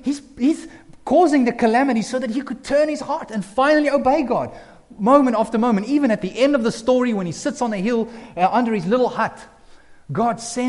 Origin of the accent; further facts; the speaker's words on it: South Africa; now in Canada; I know these are the things I wrestled with as I came from South Africa. My little worldview was just South African. And then I meet Canadians